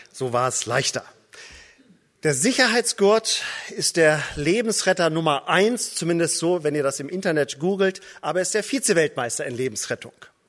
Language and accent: German; Northern Germany, Germany; Ich komme aus Norddeutschland, das hört ihr schon von der Sprache.